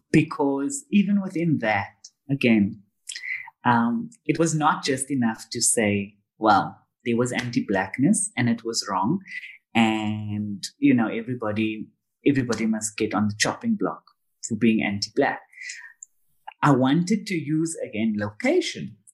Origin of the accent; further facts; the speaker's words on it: Cape Town, Western Cape, South Africa; Of course, I haven't been back to my hometown, and when I say hometown, not the larger Cape Town, but like my particular community in, gosh, probably maybe 10 years.